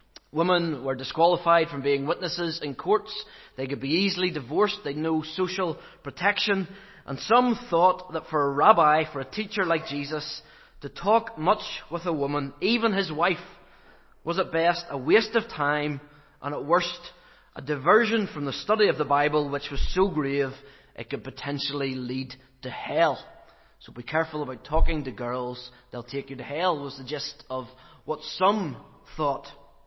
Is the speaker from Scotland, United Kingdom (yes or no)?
no; Cloughmills, Northern Ireland, United Kingdom; You know, and I come from Clochmills. Just, you know, picture somewhere like Clochmills.